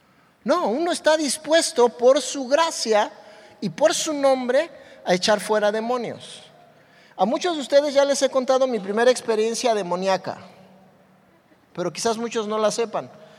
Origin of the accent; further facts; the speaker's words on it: Mexico City, Mexico; born there; yo soy, bueno, nací en el DF, pero soy de corazón jarocho. Veracruzano, hasta les bailo … si quieren.